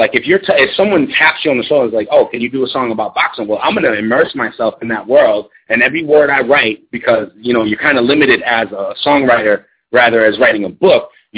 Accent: Boston, Massachusetts, United States; also born or lived in Cambridge / Malden / Everett / Lowell; Oh, Boston, Mass. Like, grew up in Cambridge for a little bit, but basically just a townie brat, you know, Malden, Everett, bounced around Lowell, because my mom was a cop.

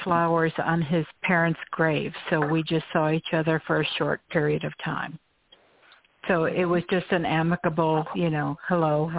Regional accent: Florida, United States; I'm from Florida.

